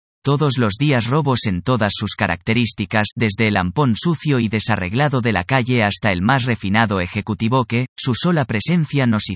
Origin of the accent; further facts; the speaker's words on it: Peru; Como sociedad peruana ya quisiéramos ser el fin supremo de la dignidad y el trabajo rentable para todos